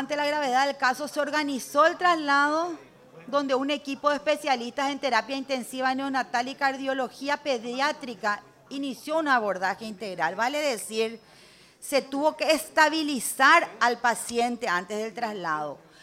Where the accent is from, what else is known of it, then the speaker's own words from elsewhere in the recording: Paraguay; que el dolor no nos invada como parlamentario o más que nada como madres y como paraguayos de lo que ha sucedido.